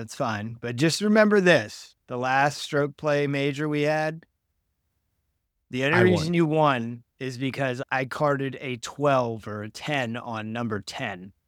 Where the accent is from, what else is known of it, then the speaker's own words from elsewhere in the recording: Virginia, United States; I've followed the O's growing up in Northern Virginia.